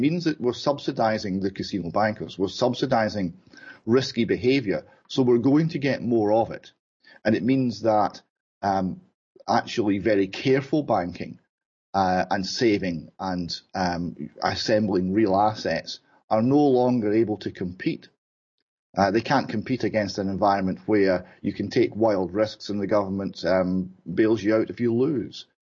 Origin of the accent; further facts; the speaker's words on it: Airdrie, Scotland, United Kingdom; I'm from Airdrie. I was born and brought up in Airdrie.